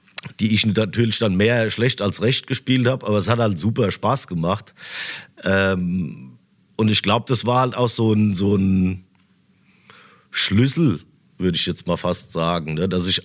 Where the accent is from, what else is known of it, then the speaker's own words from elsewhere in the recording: Fischbachtal, Hesse, Germany; also born or lived in Darmstadt; Also jetzt wohne ich in Darmstadt, aber früher halt im Odenwald, in so einem kleinen Dorf, Fischbachtal heißt das. Ja, da ist viel Wald und wenig Autobahn.